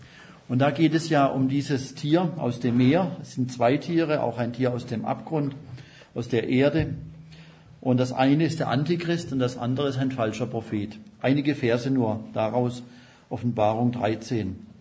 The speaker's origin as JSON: {"language": "German", "town": "Pforzheim", "region": "Baden-Württemberg", "country": "Germany", "said": "Ich komme aus Pforzheim, das liegt in Baden-Württemberg, am nördlichen Rande des Schwarzwaldes."}